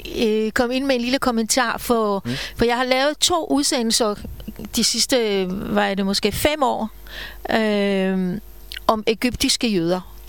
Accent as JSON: {"language": "Danish", "country": "Israel", "tie": "born or raised there", "said": "jeg har hørt meget af … min barndom i Israel"}